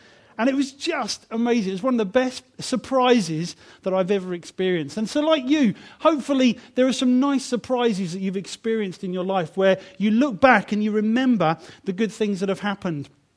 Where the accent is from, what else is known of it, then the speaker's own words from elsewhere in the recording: United Kingdom; also born or lived in Africa; We're so British, aren't we?